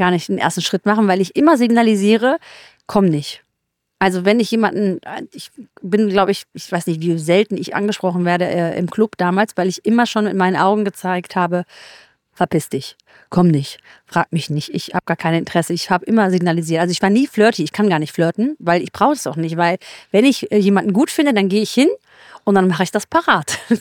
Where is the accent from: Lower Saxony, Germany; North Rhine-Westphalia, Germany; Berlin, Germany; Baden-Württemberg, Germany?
North Rhine-Westphalia, Germany; Solingen; ich komme aus Solingen. Ja, bei uns ist die Zunge ein bisschen lockerer.